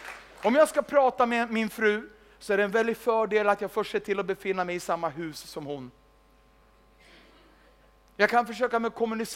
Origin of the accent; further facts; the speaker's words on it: Sweden; Inte bara för att jag är svensk, men låt mig ändå säga någonting om Arlanda flygplats.